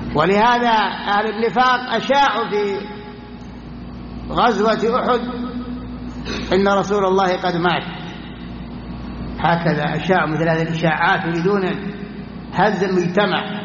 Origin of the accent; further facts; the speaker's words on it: Saudi Arabia; بلادنا المملكة العربية السعودية، بلاد التوحيد والسنة، بلاد الخيرات.